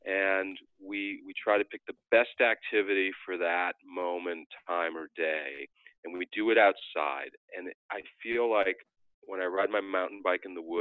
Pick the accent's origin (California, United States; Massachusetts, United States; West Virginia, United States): Massachusetts, United States; Boston; I mean, I grew up in Boston. We live in Massachusetts.